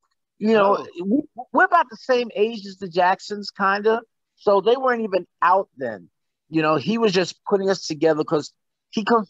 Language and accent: English; Brooklyn, New York, United States; also born or lived in St. Thomas, Virgin Islands; because we were raised in Brooklyn. I was born at St. Thomas, Virgin Islands, but we were still raised in Brooklyn.